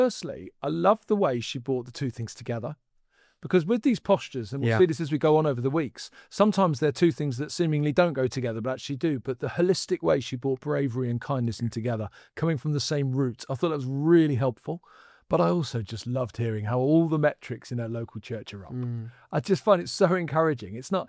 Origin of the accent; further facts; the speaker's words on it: United Kingdom; This Gen Z, I'm British, I can't